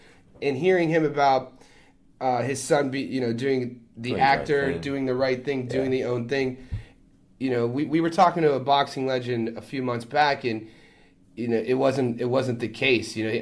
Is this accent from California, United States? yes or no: no; Youngstown, Ohio, United States; moved away as an adult; You know, I haven't lived in my hometown in, shit, I'm 34, 20, 15 years. So I don't know what it's like. He was the guy who was a superstar, and then he never left Youngstown.